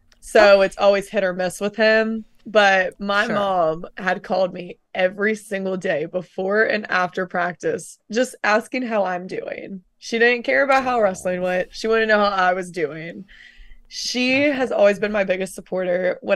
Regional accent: Roanoke, Virginia, United States; I'm from Roanoke, Virginia.

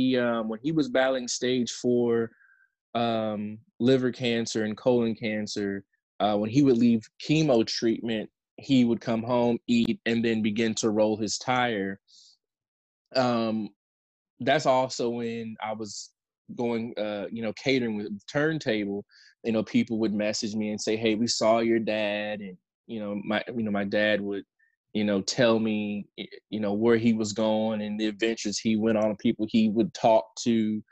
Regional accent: Evansville, Indiana, United States; I'm from Evansville, Indiana. If no one is familiar with that, we are in the southern tip of the state of Indiana.

